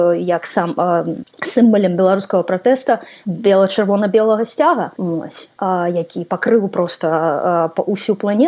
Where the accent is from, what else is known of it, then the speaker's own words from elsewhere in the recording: Minsk, Belarus; first language Russian; Belarusian is a second language; бо я з Менску выхоўвалася ў рускамоўнай сям'і, да беларускай мовы.